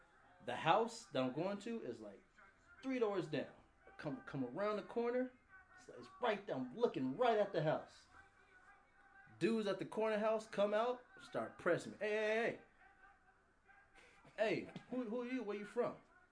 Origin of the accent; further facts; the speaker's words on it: Las Vegas, Nevada, United States; The first time, is because, well, they knew I was from Vegas.